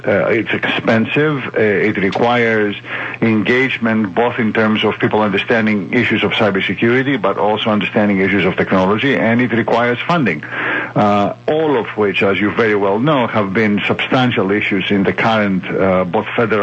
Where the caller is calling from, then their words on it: New York City, New York, United States; I am calling from New York City.